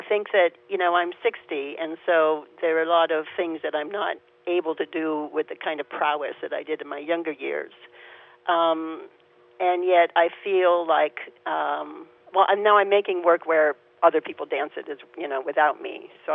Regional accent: Nigeria; I grew up in Nigeria, so I saw a lot of Yoruba dance.

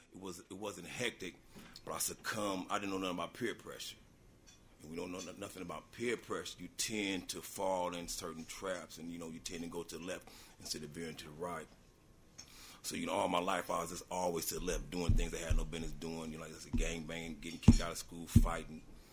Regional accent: Los Angeles, California, United States; first off, I was born and raised in Los Angeles. All my life is in Los Angeles

